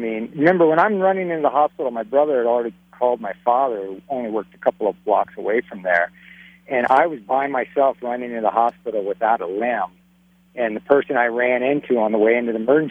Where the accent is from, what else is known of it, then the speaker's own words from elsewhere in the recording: Mid-Atlantic, United States; I grew up in the Mid-Atlantic area